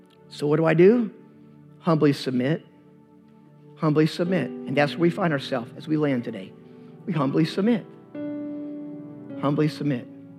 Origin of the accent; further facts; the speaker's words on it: Alabama, United States; I mean, after all, I'm from Alabama. Who doesn't love Jesus?